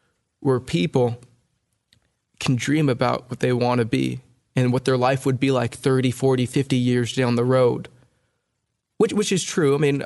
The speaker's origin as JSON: {"language": "English", "region": "California", "country": "United States", "tie": "born or raised there", "said": "Because what people don't understand is that my parents immigrated from India. My sister and I were born and raised in California."}